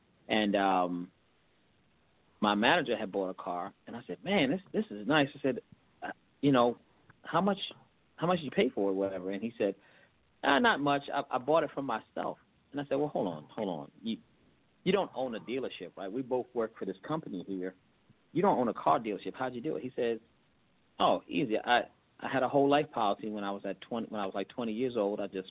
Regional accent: Baltimore, Maryland, United States; I'm from the Baltimore area. I grew up in Baltimore City. Went to Baltimore City Public Schools.

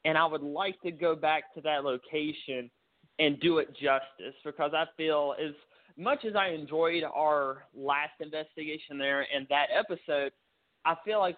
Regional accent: Virginia, United States; I'm hoping to do the Paris Theater in Parisburg, Virginia, close to my hometown.

